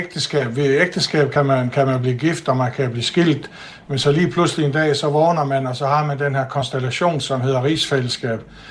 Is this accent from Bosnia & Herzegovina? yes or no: no; Faroe Islands; Jeg er færing, jeg er født på Færøerne, jeg er færing, og jeg har altid været færing, og jeg vil aldrig blive andet.